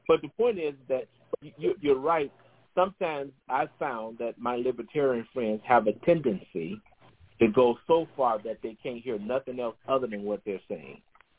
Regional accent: Chicago, Illinois, United States; I'm originally from Chicago.

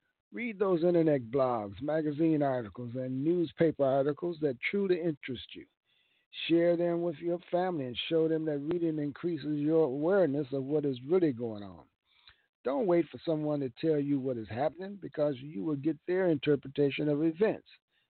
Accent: Milwaukee, Wisconsin, United States; It's a fictional piece that is set in the 1963 period time frame in Milwaukee, my hometown.

